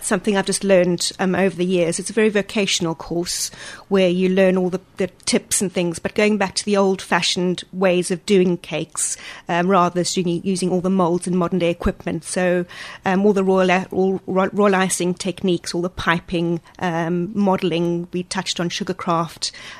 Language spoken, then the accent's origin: English; South Africa; moved away as an adult; now in United Kingdom; Well, I grew up in South Africa and spent 27 years there before coming to the UK in about 1995.